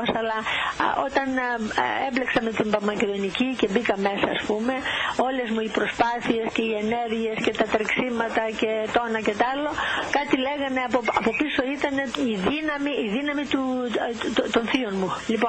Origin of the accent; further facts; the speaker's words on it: Greece; Αυτά που κάνω είναι χρέος και υποχρέωσή μου σαν Ελληνίδα να το κάνω για την πατρίδα μου.